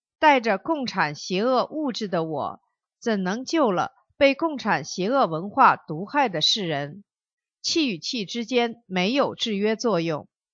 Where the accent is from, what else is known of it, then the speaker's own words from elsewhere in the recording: China; 我也是中国人